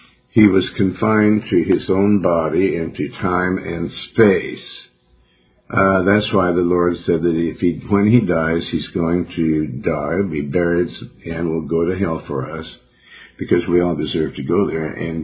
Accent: Montana, United States; Because I'm from Montana.

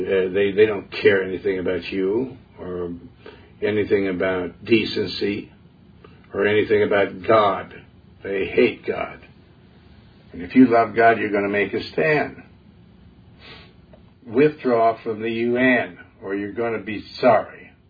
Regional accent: United States; not a stinking Vaticanite, all right? I'm an American. I'm a born-again Christian.

